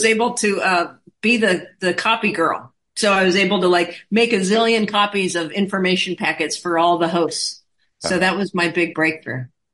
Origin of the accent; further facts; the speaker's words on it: California, United States; also born or lived in Illinois; I was born in Illinois, and I had my first birthday on the road to California, grew up in Southern California. So I'm not quite a native, but I'm darn close.